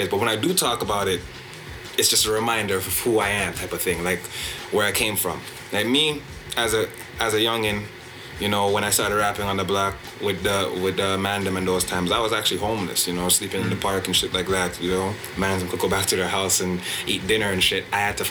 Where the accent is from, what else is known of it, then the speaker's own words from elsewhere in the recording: Jamaica; I'm born Jamaican, I grew up political.